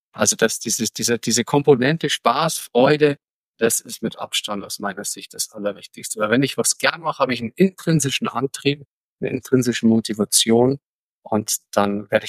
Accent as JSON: {"language": "German", "region": "Bavaria", "country": "Germany", "tie": "born or raised there", "said": "ich bin im Berchtesgadener Land aufgewachsen"}